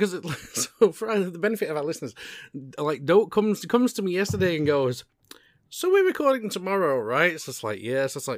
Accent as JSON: {"language": "English", "country": "United Kingdom", "said": "Well, I was referring to Boris Johnson and the parties because, you know, we're two British guys."}